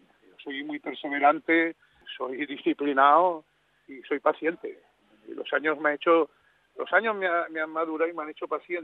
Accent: Spain; no solamente me siento latino, sino cada día me siento y me siento muy orgulloso de ser español y de ser latino, allá por donde voy.

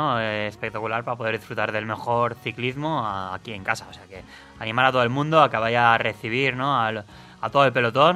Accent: Alcoy, Valencian Community, Spain; Yo soy de Alcoy, la etapa esta que te acaba en Cocentaina, pues lo conozco bastante bien

